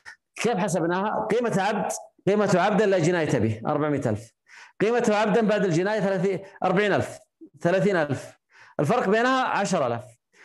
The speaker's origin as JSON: {"language": "Arabic", "country": "Saudi Arabia", "said": "نقول مثلا عندنا في السعودية 300,000 ريال"}